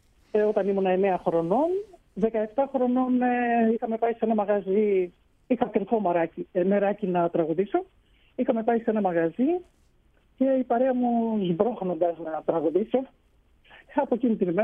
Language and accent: Greek; Edessa, Central Macedonia, Greece; born there; also born or lived in Thessaloniki; Λοιπόν, γεννήθηκα το 60 στην Έβεσα.